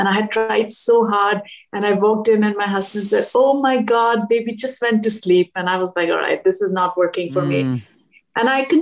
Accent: Delhi, India; I grew up in Delhi and it was in the mid 80s

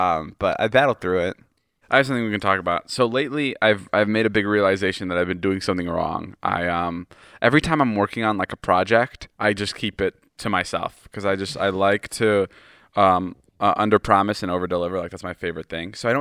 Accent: Chicago, Illinois, United States; I fucking love pizza. I'm from Chicago, and it means a lot to me.

